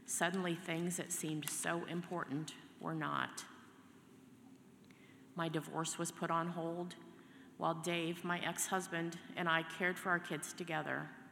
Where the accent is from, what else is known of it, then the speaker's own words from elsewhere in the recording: Warren, United States; So I grew up in Warren and eventually started a family of my own. I didn't go very far. The very first home we lived in was the farmhouse I grew up in.